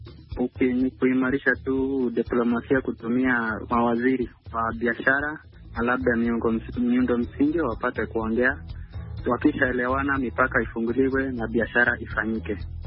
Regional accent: Kericho County, Kenya; natoka jimbo la Kericho nchini Kenya.

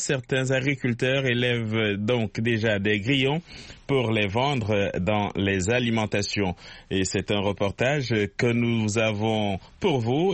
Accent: DR Congo; Chez nous, en RDC

